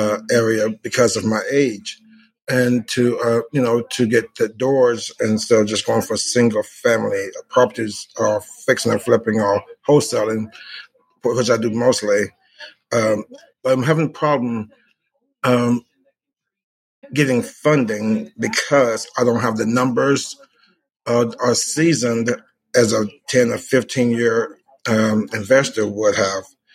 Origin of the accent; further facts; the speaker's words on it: Oklahoma City, Oklahoma, United States; I'm from Oklahoma City. I am 62 years old.